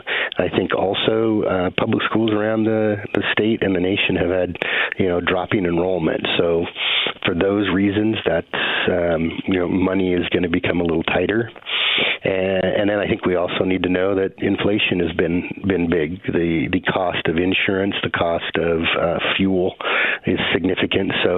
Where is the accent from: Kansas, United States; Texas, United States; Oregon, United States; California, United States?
Oregon, United States; Glendale; I grew up in Glendale and then went to high school in Riddle. And so, yes, close ties to this county.